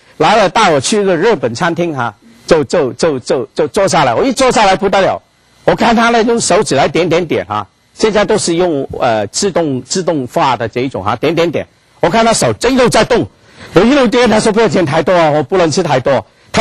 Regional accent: China; 这个我们中国人很喜欢的叫什么呢？吃自助餐呢

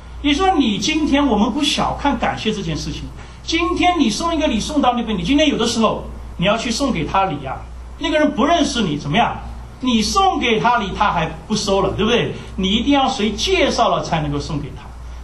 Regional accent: Shanghai, China; also born or lived in Texas / California; now in United States; 我从上海来，上海呢到德州，德州呢再到加州。

